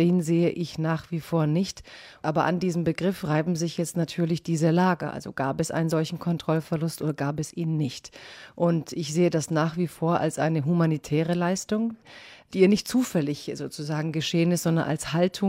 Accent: Germany; wenn ich irgendwo ankam und sagte, ich komme aus Deutschland, wirklich noch nie erfahren hatte.

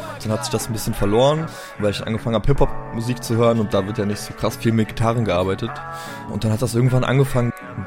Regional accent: Mainz, Rhineland-Palatinate, Germany; ich komme aus Mainz

